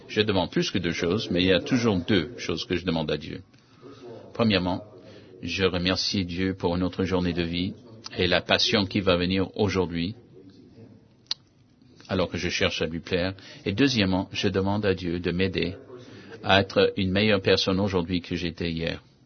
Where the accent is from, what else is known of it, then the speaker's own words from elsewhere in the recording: Arkansas, United States; Et moi, j'ai dit non, c'est faux, je suis de l'Arkansas et je vais arriver au mur si je continue à marcher.